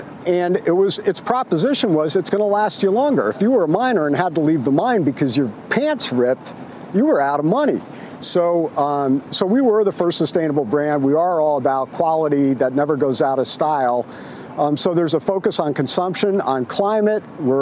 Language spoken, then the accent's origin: English; San Francisco, California, United States; Welcome to San Francisco, my hometown.